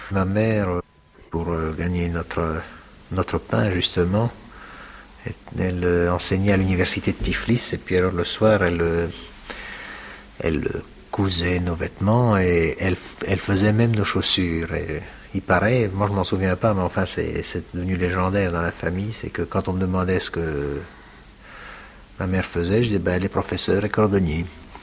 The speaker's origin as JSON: {"language": "French", "country": "Belgium", "tie": "born or raised there"}